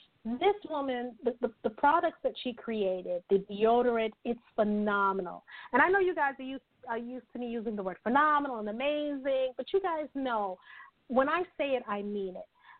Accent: New York, United States; She's a chick, okay? I'm from New York, and I love using that word chick.

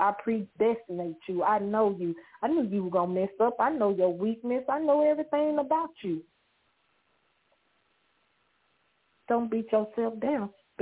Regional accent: Louisiana, United States; So, see, y'all pray for me because I'm like, when we was young, you know, and I was raised up in Louisiana, we had dogs, we had cats, we had ducks, we had chicken, we had rooster, we had pig.

